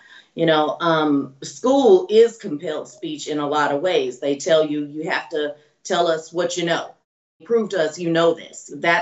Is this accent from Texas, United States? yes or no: yes; Houston, Texas, United States; You know, I'm in Houston now. This is my hometown.